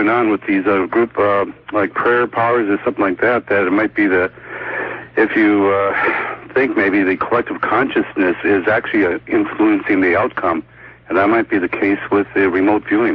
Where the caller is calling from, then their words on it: South Korea; South Korea.